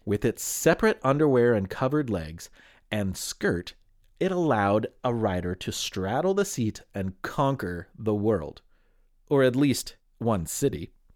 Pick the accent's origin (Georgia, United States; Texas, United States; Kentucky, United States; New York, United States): Kentucky, United States; Willa Brown, who was from my home state of Kentucky